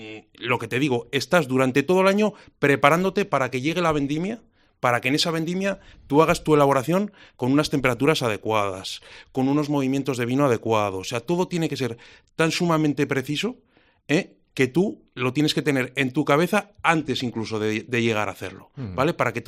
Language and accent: Spanish; Logroño, La Rioja, Spain; me vine más cerca de Logroño, porque yo soy de Logroño